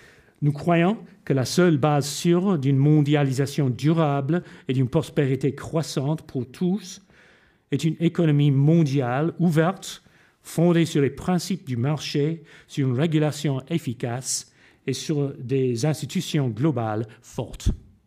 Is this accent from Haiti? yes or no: no; England, United Kingdom; je suis anglais.